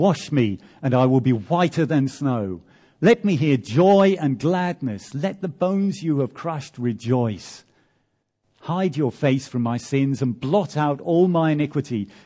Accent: United Kingdom; I'm built British, stiff upper lip

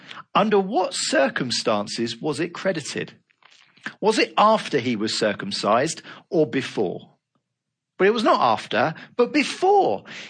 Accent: Basingstoke, South East England, United Kingdom; he's just retired from being an employed elder in the church that I grew up in Basingstoke.

